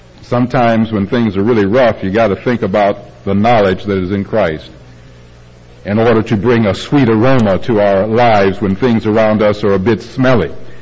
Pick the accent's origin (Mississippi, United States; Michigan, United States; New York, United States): Michigan, United States; Detroit; growing up in Detroit, there were two games on in the Pro League, in NFL. The Detroit Lions would play the Green Bay Packers